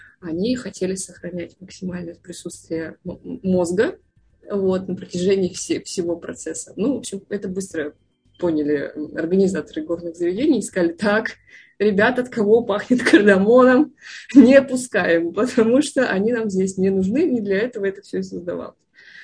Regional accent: Saint Petersburg, Russia; всю жизнь жили в мегаполисе, как я, например, да, родилась в Питере, и вообще там за городом редко бываю.

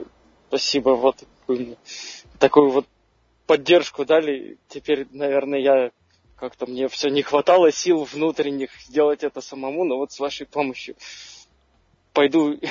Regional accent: Moscow, Russia; Я из Москвы.

